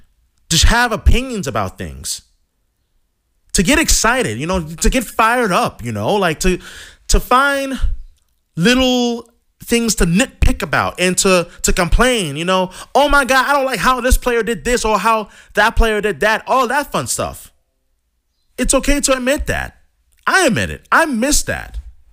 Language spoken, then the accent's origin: English; Boston, Massachusetts, United States; One of the great things about being a Bostonian is just the passion of the fans here in Boston.